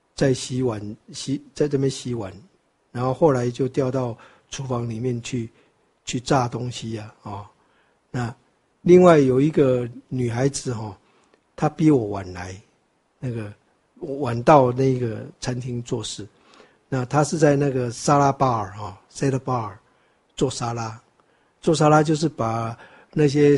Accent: Taiwan; 我们当然是娶我们台湾人嘛

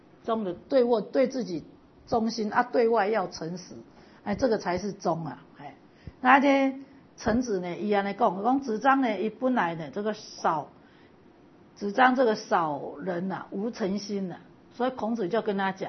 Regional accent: Taiwan; 那因为我们台湾人很好善，很爱做善事

